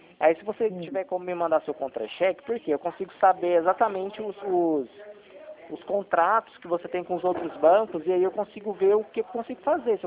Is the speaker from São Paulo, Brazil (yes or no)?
no; Goiânia, Goiás, Brazil; Eu sou aqui de Goiânia.